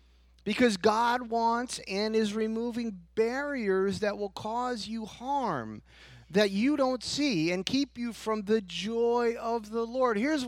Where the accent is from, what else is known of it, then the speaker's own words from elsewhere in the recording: New York, United States; on my mom's side, we're Italian. We're from New York. Most of Florida is from up that way.